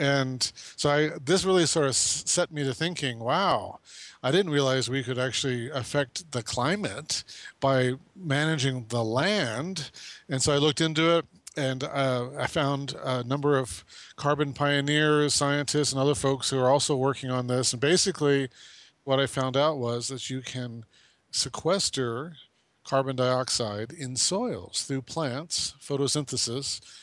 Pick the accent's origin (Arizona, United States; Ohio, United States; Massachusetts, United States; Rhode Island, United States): Arizona, United States; Phoenix; I grew up in Phoenix, Arizona as a suburban boy.